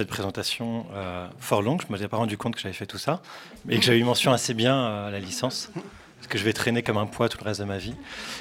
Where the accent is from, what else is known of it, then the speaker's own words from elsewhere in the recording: France; born there; mes deux parents sont portugais et je suis né en France. Et donc, j'ai obtenu la nationalité française à mes 18 ans.